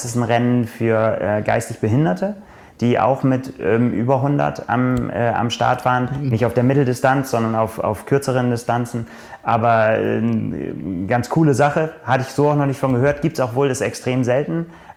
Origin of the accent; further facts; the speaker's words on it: Northern Germany, Germany; Als Norddeutscher muss man immer vorsichtig sein, was man als Berg bezeichnet und was nicht.